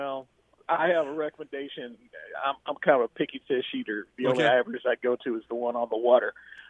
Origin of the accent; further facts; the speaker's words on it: Minneapolis, Minnesota, United States; I'm a former Minneapolis resident. In fact, I grew up in Minneapolis